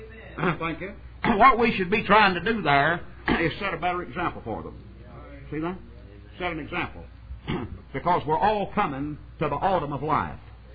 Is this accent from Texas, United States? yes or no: yes; Texas, United States; In my home state of Texas, to go out in the coldest part of December and January